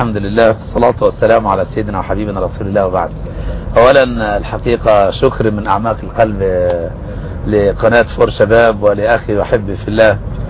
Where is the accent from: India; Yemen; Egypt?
Egypt; Al-Ghouri, Monufia Governorate; الغوري مركز بركه السبع منوفيه. فاحنا من محافظه المنوفيه